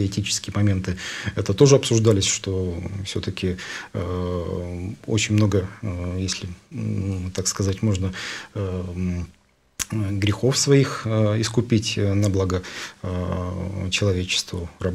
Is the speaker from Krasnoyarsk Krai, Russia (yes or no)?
no; Ulan-Ude, Buryatia, Russia; в моем родном городе не было медицинского университета. Республика Бурятия, город Улан-Удэ. Город, в основном там расположен центр буддизма России.